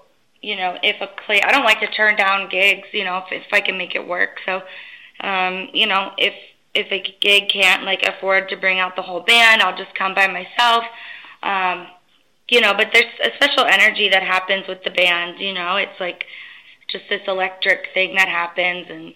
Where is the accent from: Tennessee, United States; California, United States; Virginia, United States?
Virginia, United States; But I grew up in Virginia.